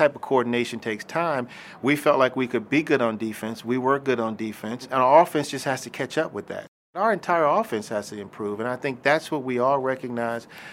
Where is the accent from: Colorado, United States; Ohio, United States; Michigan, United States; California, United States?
Colorado, United States; Denver; Growing up in Denver, you know, I spent a lot of time with Jack Elway